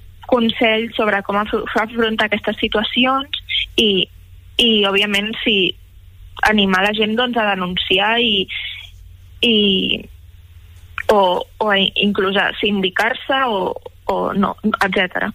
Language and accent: Catalan; Catalonia, Spain; som tots del Baix Empordà, i la majoria doncs tenim entre 18 i 25 anys i som estudiants.